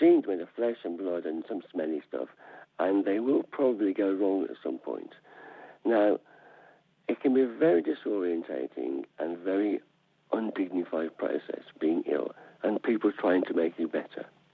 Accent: England, United Kingdom; I'm English, that's what we do.

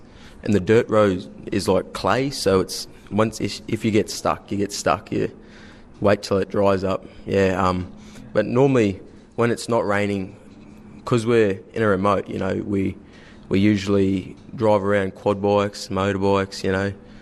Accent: Jabiru, Northern Territory, Australia; and I'm from Jabiru.

